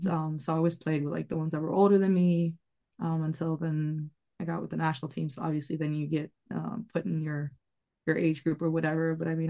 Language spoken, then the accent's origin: English; Sweden; And then I grew up in Sweden.